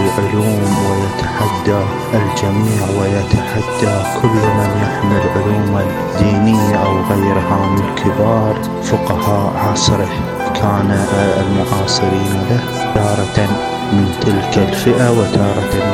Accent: Iraq; وأنا من العراق لا ننساكم من الدعاء عندما أذهب إلى بغداد

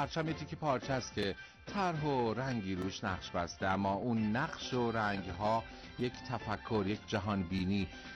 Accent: Iran; کاملا مشخصه که ما یه ایرانی هستیم.

